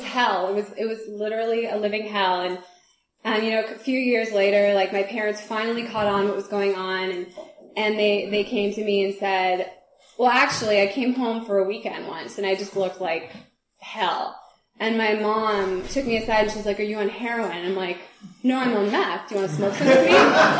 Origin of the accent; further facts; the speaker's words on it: Palo Alto, California, United States; So I grew up in Palo Alto, like a fairly normal childhood.